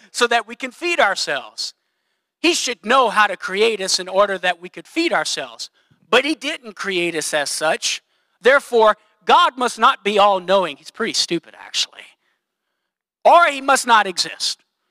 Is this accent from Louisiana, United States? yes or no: yes; Louisiana, United States; And as a Cajun, I would have been going out of my mind because I want that food.